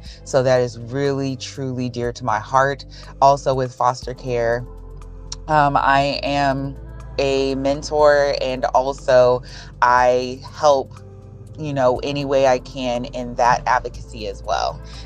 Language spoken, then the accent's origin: English; Phoenix, Arizona, United States; I am from Phoenix, Arizona.